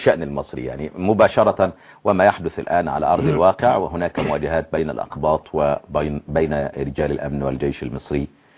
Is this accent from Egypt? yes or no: yes; Egypt; عندنا في مصر